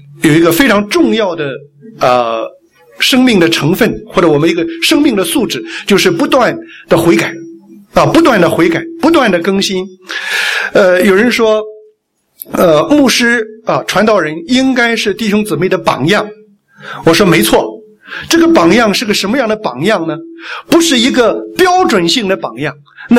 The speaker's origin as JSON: {"language": "Chinese", "country": "China", "moved": "yes", "lives_now": "Australia", "said": "当时我是基本上是流着泪，来成为澳洲公民的。我知道从那一刻开始我不再是中国人了，我是一个澳洲人。"}